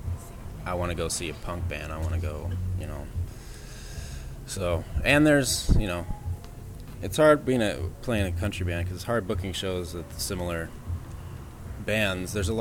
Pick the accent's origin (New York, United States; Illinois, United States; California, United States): California, United States; Alpine; also born or lived in Lakeside; I grew up in Alpine, Lakeside, East County, and there was a ballroom in Lakeside, a ballroom in El Cajon